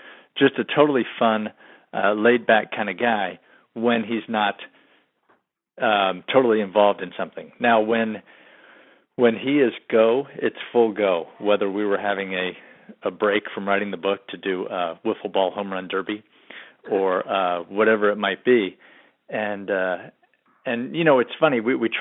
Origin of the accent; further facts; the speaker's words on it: Gainesville, Florida, United States; But I'm from Gainesville, Florida, originally. And so and my dad had coached baseball at Florida.